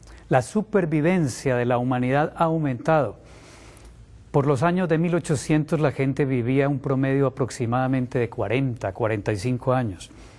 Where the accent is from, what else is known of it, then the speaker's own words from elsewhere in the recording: Colombia; médico internista, vengo de la República de Colombia.